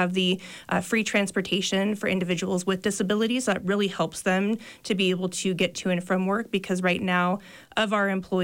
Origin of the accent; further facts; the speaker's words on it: New Orleans, Louisiana, United States; I'm from New Orleans myself.